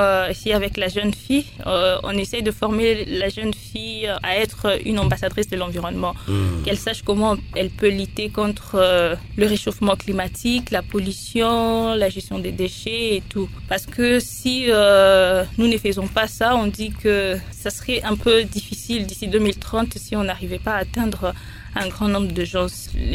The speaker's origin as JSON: {"language": "French", "town": "Lubumbashi", "region": "Haut-Katanga", "country": "DR Congo", "said": "Je viens de Lumbashi"}